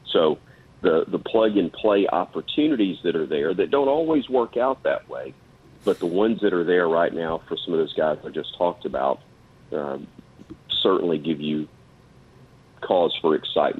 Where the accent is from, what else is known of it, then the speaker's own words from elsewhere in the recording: Fairfield, Alabama, United States; who has lived always within 45 minutes of where I was born in Fairfield, just west of Birmingham